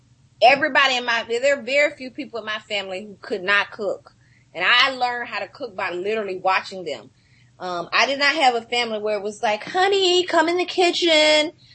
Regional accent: Athens, Georgia, United States; moved away as an adult; also born or lived in Atlanta; now in New York, United States; Well, I was born and raised in Athens, Georgia, a fourth generation Athenian. A lot of people may know Athens because of the University of Georgia.

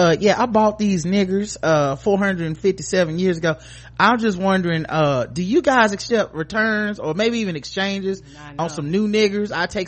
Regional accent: South Africa; I'm South African.

